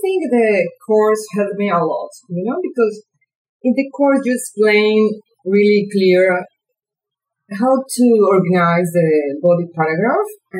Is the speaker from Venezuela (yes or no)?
yes; Venezuela; English is a second language; now in Sydney, Australia; I'm from Venezuela. I'm here studying in Sydney, Australia.